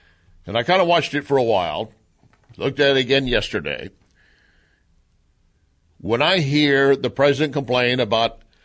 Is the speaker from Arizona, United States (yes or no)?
no; Louisiana, United States; And I don't like it because I'm from Louisiana and I don't like what Bernie's doing.